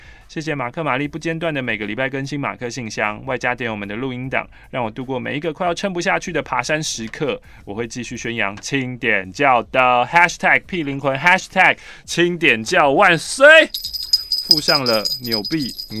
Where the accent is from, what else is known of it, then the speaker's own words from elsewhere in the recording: Taiwan; 但实际上呢，如果我们是在台湾长大的男生女生，大部分都是很室内活动的人